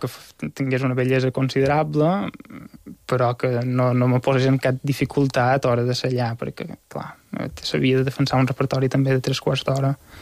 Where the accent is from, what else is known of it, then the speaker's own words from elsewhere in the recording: Petra, Balearic Islands, Spain; Jo, com que som de Petra, triaré l'orgue de Petra